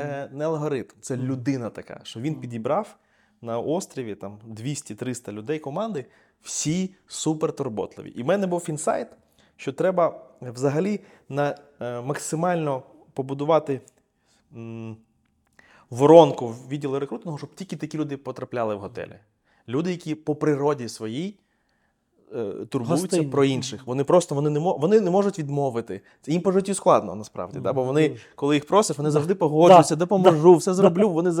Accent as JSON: {"language": "Ukrainian", "town": "Odesa", "region": "Odesa Oblast", "country": "Ukraine", "said": "і що я одесит, і це сприймалося як інший всесвіт."}